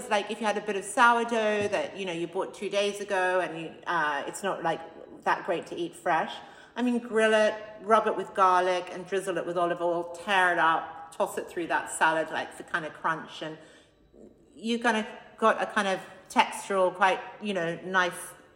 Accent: Australia; I came from a super healthy house growing up in Australia.

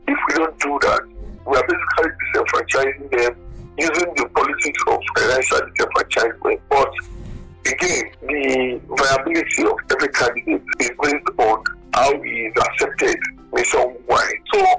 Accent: Lagos, Nigeria; I am from Lagos State.

